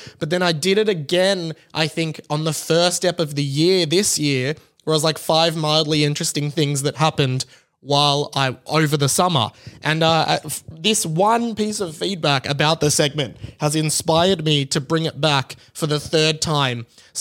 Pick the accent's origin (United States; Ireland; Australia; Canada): Australia; Melbourne, Victoria; my accent is from Melbourne in Australia where I live.